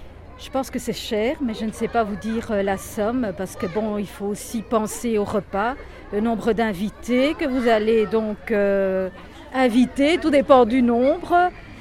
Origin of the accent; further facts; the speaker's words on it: Belgium; born there; j'ai 51 ans et je suis belge d'origine espagnole. Je suis née ici en Belgique.